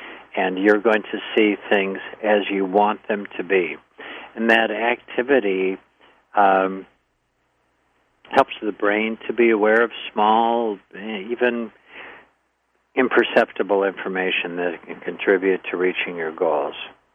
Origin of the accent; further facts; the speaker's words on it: Minneapolis, Minnesota, United States; Okay, I grew up in Minneapolis.